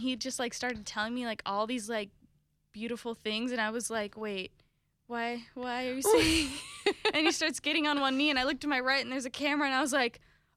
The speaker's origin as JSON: {"language": "English", "town": "Jacksonville", "region": "Florida", "country": "United States", "tie": "born or raised there", "also_born_or_lived": "Italy", "said": "Yeah, most of my life has been Jacksonville."}